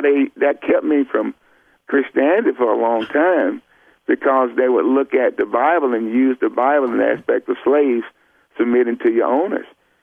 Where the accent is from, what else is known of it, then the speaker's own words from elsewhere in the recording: Anniston, Alabama, United States; do you know the first Freedom Bus was burned in my hometown? Wow. Anniston, Alabama.